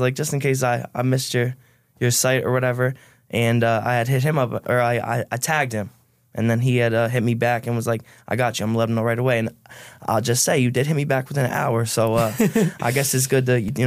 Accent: Ireland; But I had a solid upbringing, good family. You know, we're Irish, so there's some alcohol in the house.

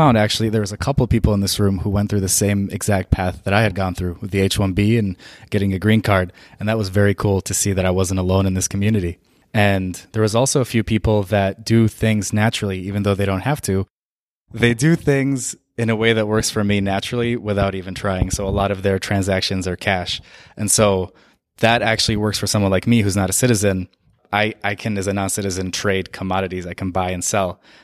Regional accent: Saudi Arabia; moved away; I was born and raised in Saudi Arabia. My mom is from Syria, and my dad is from Tunisia. And I was born and raised in a country where I wasn't a citizen. And here, I'm not a citizen either.

